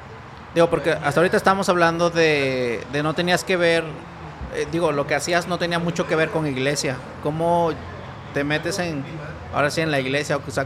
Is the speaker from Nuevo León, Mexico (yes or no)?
no; Oaxaca, Mexico; yo soy de Oaxaca, entonces, estoy hablando de un pueblo, nací en un pueblito que si acaso eran como 2,000 personas, yo creo.